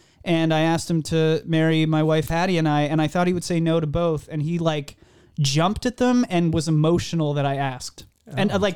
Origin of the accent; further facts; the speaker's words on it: Arlington, Texas, United States; now in Los Angeles, United States; No, I grew up in Arlington, Texas.